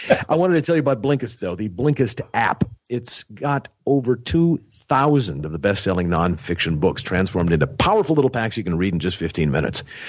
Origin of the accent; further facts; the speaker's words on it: Fargo, North Dakota, United States; I grew up in Fargo, North Dakota, which had 50,000 people, which some people probably regard as you know, as small town America.